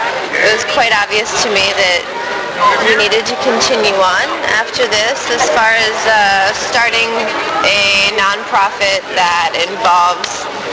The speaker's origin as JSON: {"language": "English", "region": "Maryland", "country": "United States", "tie": "born or raised there", "lives_now": "Brooklyn, United States", "said": "I grew up in Maryland, and I've been living in Brooklyn, New York."}